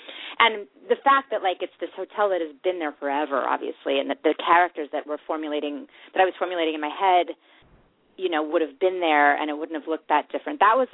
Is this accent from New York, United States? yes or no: yes; New York, United States; And as a New Yorker, it's a hard thing to let yourself do, because New Yorkers are so invested in the idea that there's no other city but New York